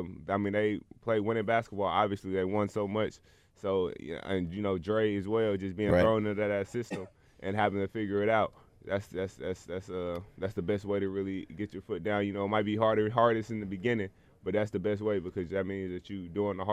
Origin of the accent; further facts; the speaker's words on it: Arkansas, United States; because, you know, I'm from Arkansas. We don't got a team here.